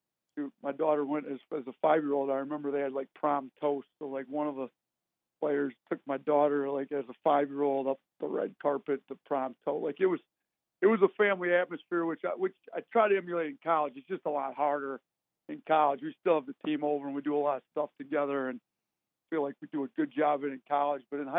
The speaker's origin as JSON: {"language": "English", "region": "Wisconsin", "country": "United States", "tie": "born or raised there", "also_born_or_lived": "Detroit", "lives_now": "Buffalo, United States", "said": "I grew up in Wisconsin, but I feel like Detroit's my second home after spending 11 years there."}